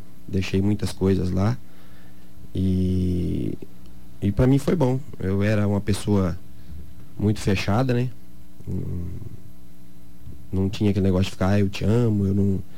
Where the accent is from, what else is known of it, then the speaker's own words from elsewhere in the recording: Caarapó, Mato Grosso do Sul, Brazil; Eu sou de Carapó.